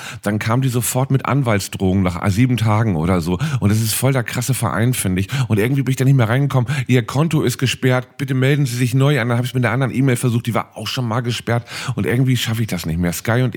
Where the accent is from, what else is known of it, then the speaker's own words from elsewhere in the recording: Hamburg, Germany; als Hamburger